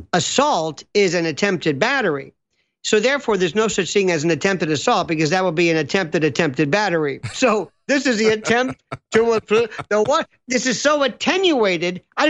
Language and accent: English; Tampa, Florida, United States; I'm a retired Catholic. And growing up in Tampa